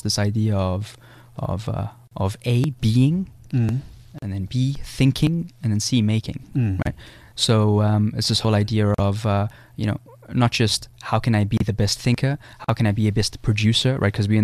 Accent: South Africa; But I'm from South Africa. I love this country.

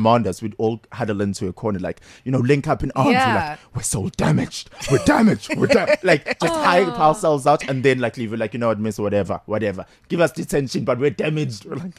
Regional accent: Durban, KwaZulu-Natal, South Africa; Because I grew up in Durban.

